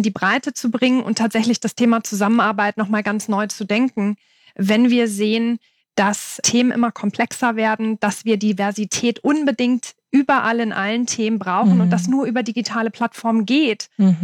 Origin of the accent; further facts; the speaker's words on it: Lower Saxony, Germany; moved away as an adult; Ich bin von Niedersachsen nach Baden-Württemberg gezogen in 2005. Und habe damals, weil der Freundes- und Familienkreis in der Heimat geblieben ist